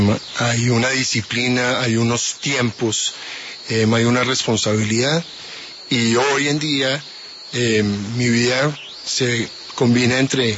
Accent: United States; born there; Yo soy ciudadano americano, yo nací en Estados Unidos

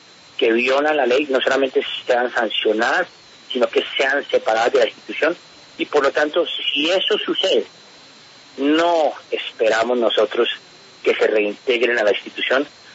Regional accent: Colombia

